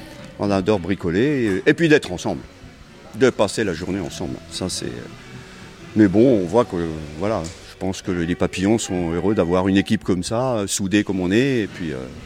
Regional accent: Brécey, Normandy, France; Je suis de Bressé, donc pas très loin, même à 5 km d'ici.

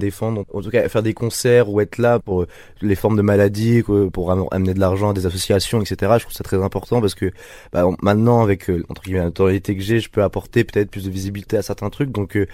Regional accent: Villedieu-les-Poêles, Normandy, France; Bah ouais, moi, c'est Villedieu-les-Poêles, du coup, c'est là où j'ai grandi, où j'ai fait mon collège, où mes parents ont habité pendant longtemps, donc ouais.

